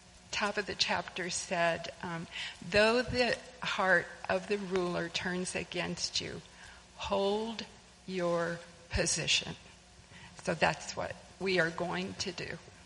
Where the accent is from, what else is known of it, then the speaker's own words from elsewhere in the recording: Scotland, United Kingdom; I'm Scottish, a cheapskate, scaredy cat, you know, all of that.